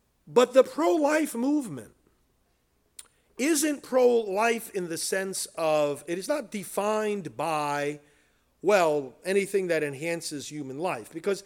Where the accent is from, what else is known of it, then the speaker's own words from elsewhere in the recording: New York City, New York, United States; I'm from New York originally, and in New York City, you may recall the incident some decades back of Kitty Genovese.